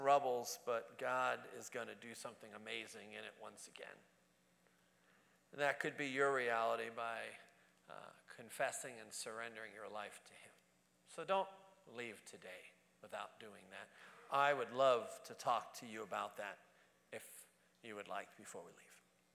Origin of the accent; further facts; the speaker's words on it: Brooklyn, New York, United States; I can't say this because I'm from Brooklyn, so just love me through it